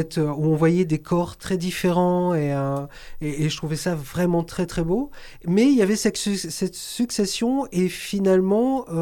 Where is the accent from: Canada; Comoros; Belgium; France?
France; nous, on vient de France et il faut traverser l'Atlantique pour voir une drag queen française